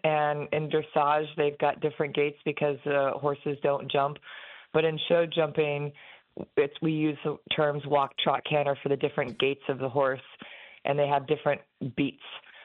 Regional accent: Indiana, United States; I grew up in Indiana, down the street from a farm where my best friend had chickens, horses, goats, cows.

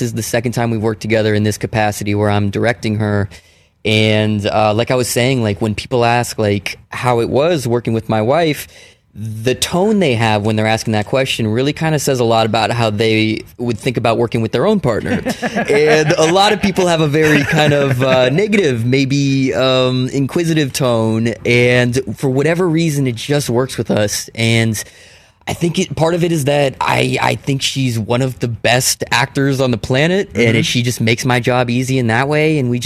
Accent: Palo Alto, California, United States; Yeah, right around there. Yes, I grew up in Palo Alto.

